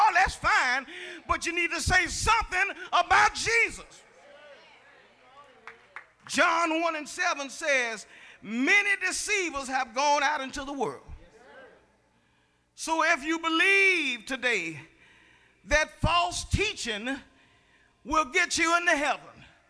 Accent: Woodside, United States; I thought I used to have a bad address growing up in Woodside.

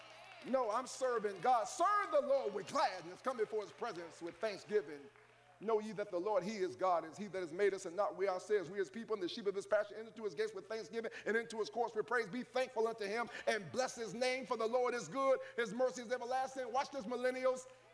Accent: Cleveland, Ohio, United States; I'm from Longwood. They tore Longwood down. I rode past Longwood.

